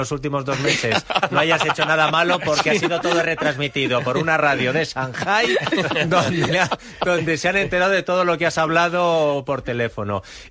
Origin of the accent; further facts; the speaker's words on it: Bilbao, Basque Country, Spain; also born or lived in Madrid; No, por supuesto, yo soy de Bilbao. Los de Bilbao somos de donde queremos.